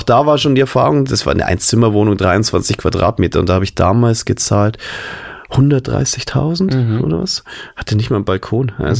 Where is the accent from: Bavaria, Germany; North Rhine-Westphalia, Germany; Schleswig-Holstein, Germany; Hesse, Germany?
Bavaria, Germany; Also dieses Gebiet war schon von mir als Kind irgendwo, ja, ich komme aus der Nähe